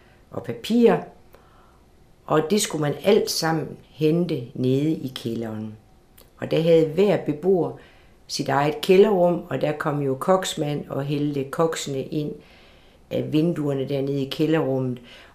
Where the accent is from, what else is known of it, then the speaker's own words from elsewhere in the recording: Horsens, Central Denmark Region, Denmark; born there; og jeg er født i Fredericiagade 43 i Horsens. Og jeg er født i en ejendom, som min oldefar, som emigrerede til Danmark fra Sverige, byggede omkring 1912-1914.